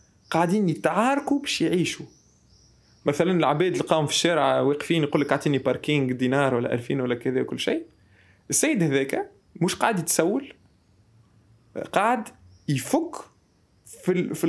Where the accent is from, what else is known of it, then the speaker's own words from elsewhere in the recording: Tunisia; ما تصورش قديش لي انا تونسي شرف كبير